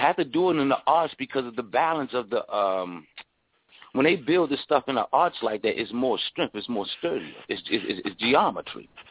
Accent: United States; We're American, right

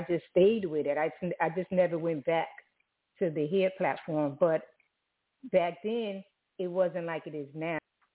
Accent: New Jersey, United States; now in Los Angeles, United States; because I'm from New Jersey, so I went to Wilfred Academy in Jersey.

